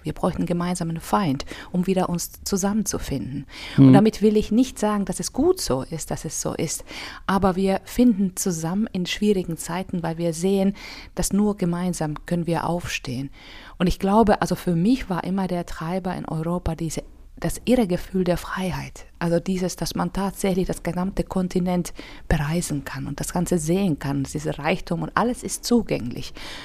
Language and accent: German; Finland; German is a second language; now in Münster, Germany; Ich war in einer Schule, wo ich in Finnland Deutsch schon ab der ersten Schuljahr hatte. Oh. Also das war wirklich, wir hatten Schwedisch und Deutsch ab der ersten Schuljahr.